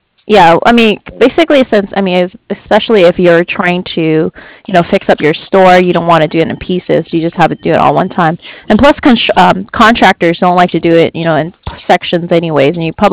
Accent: California, United States; now in San Diego, United States; Yeah, I'm actually from the Bay Area too.

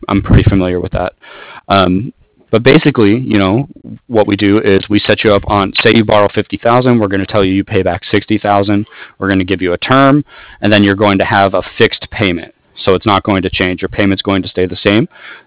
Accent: San Francisco, California, United States; now in San Diego, United States; Oh, I'm from San Francisco.

